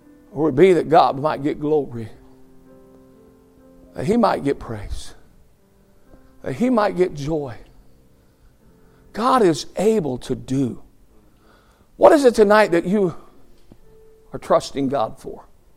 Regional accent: Ohio, United States; I grew up in Ohio. You don't eat okra in Ohio.

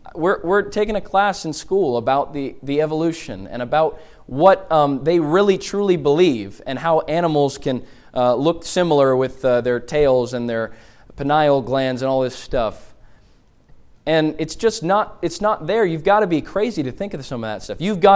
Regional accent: Montreal, Quebec, Canada; I told you I grew up in Montreal, Canada.

